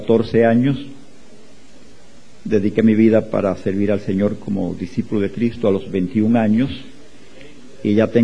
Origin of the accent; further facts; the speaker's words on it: Viñales, Pinar del Río, Cuba; born there; Soy cubano de nacimiento. Nací en el rincón más bello del mundo, que lamentablemente Evelyn no ha querido verlo. En dos ocasiones que estuvo en Cuba, pese a que le insistí, no fue a Viñales.